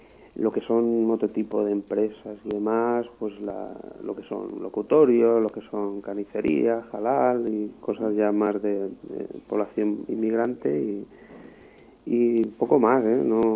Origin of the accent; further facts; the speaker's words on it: Alicante, Valencian Community, Spain; born there; También colectivos en los barrios donde yo nací, pues un poquito del tema de acción social de la ciudad de Alicante